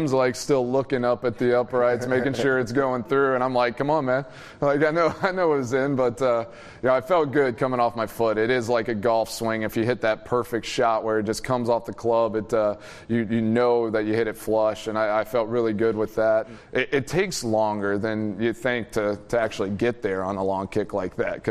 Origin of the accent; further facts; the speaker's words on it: Texas, United States; I mean, I'm from Texas, grew up watching the Cowboys, so being able to kick a field goal right there in the middle of the star will be kind of a cool memory.